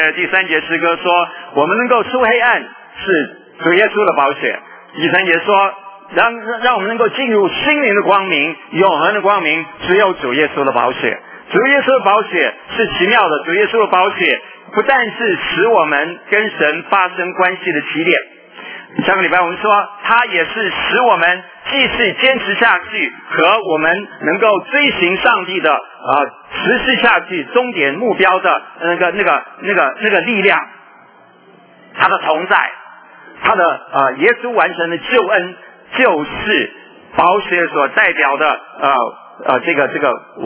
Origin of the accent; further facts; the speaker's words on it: China; 他也爱我们中国人